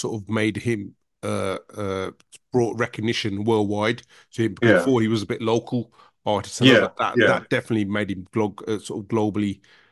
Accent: Handsworth, West Midlands, United Kingdom; I'm from Handsworth originally. I'm from Handsworth.

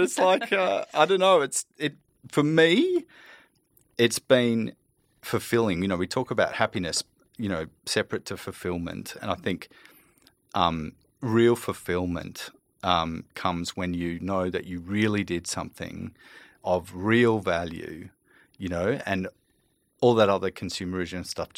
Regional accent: Australia; Like, we do have that culture over here

